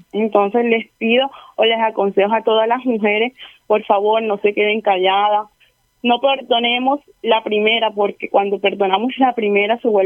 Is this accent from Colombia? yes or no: yes; Candelaria, Atlántico, Colombia; Soy del municipio de Candelaria Atlántico.